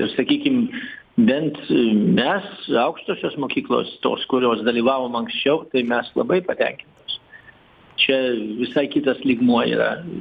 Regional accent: Kaunas, Kaunas County, Lithuania; Čia yra, pavyzdžiui, mes kauniečiai per fizikus

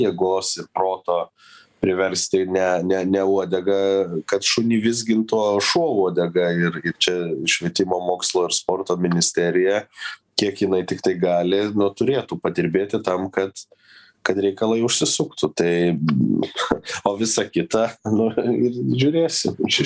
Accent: Vilnius, Vilnius County, Lithuania; tai džiaugiuosi kaip vilnietis būdamas

